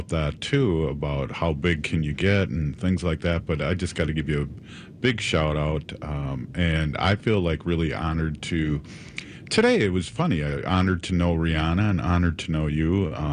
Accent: United States; Well, in the spirit of being Native American and giving

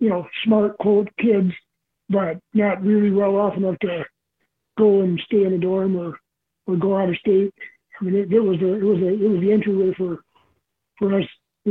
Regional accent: Wisconsin, United States; I grew up in Sauk County on a farm in a house that did not have indoor plumbing.

